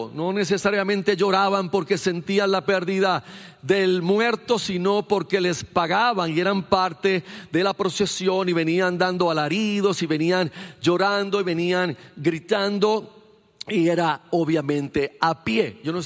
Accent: Carolina, Puerto Rico; pues yo me crié allá en Carolina, en la ciudad de Carolina.

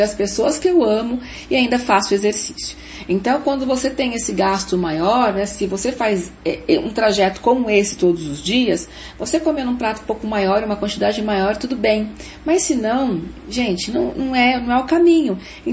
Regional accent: Jundiaí, São Paulo, Brazil; born there; now in Várzea Paulista, Brazil; que eu moro numa cidade vizinha, que é Várzea Paulista, meus pais moram em Jundiaí, onde eu nasci, que é grudado, né?

